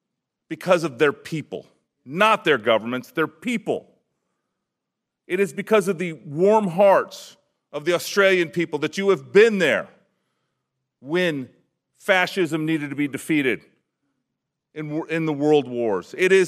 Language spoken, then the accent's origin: English; Iowa, United States; where conservative values and conservative policies are causing the people of my home state to flourish. And so if we could just repeat what we're doing right in Iowa